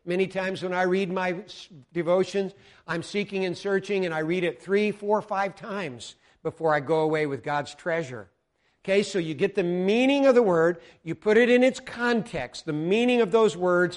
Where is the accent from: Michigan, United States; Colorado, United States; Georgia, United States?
Colorado, United States; You know, in 1848, in my home state, something very significant happened in Colorado.